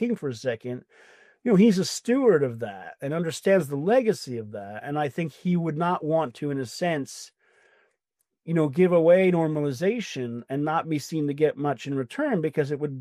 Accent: United States; But I speak as an American for a second.

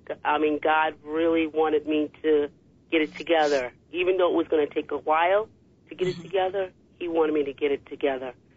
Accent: Alabama, United States; No, I'm from Alabama, but I've gotten some of that New Yorker in me.

